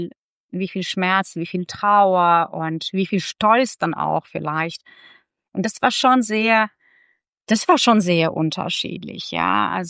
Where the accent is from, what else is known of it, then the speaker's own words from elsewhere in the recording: Lviv, Lviv Oblast, Ukraine; Also Lviv betrachte ich als meine Heimatstadt. Ja. Da habe ich studiert, da lebt auch ein Teil meiner Familie. Meine Eltern leben dennoch in der Nähe von Lviv, das ist so ein ganz kleines Städtchen, Radechiv.